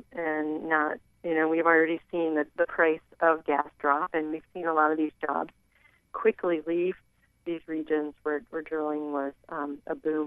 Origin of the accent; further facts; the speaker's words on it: Wellsboro, Pennsylvania, United States; I went and visited my hometown in Wellsboro in Tioga County this weekend